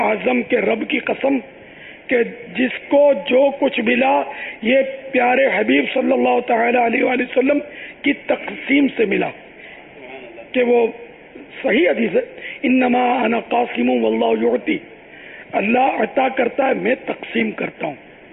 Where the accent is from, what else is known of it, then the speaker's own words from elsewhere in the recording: Karachi, Sindh, Pakistan; born there; ہم ان مانو کر سندھی ہیں کہ سندھ میں رہتے ہیں, یا میں تو سندھ میں پیدا ہوا ہوں, یعنی باب المدینہ یہ سندھ کا شہر ہے